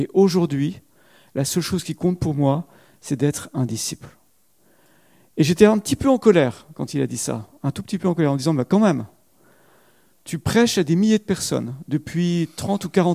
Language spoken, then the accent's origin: French; Marseille, Provence-Alpes-Côte d'Azur, France; C'est parce que je viens de Marseille.